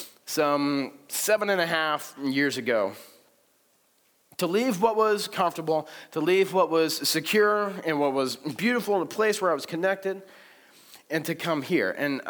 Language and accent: English; Texas, United States; I was living in Texas, and it's my hometown, and my family was there, and I had a job, and was serving at this church.